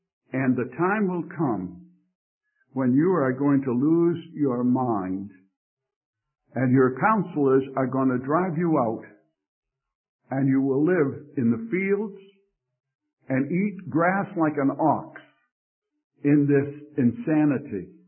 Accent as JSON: {"language": "English", "region": "Scotland", "country": "United Kingdom", "said": "being a Scot"}